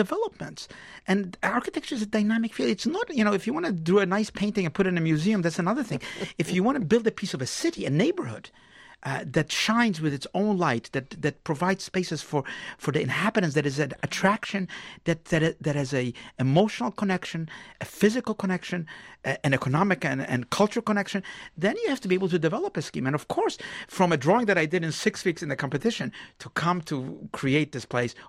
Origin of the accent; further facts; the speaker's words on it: New York, United States; As a New Yorker, no New Yorker wants to reduce Lower Manhattan to a village.